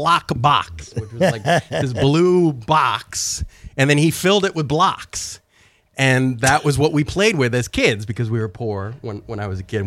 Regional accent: Connecticut, United States; And we grew up in Nanawag Road in Connecticut, across from like an Indian kind of...

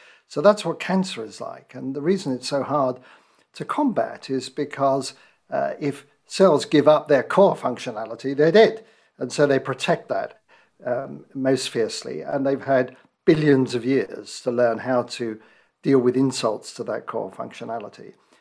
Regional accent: London, United Kingdom; I grew up in North London, in Hampstead Garden suburb.

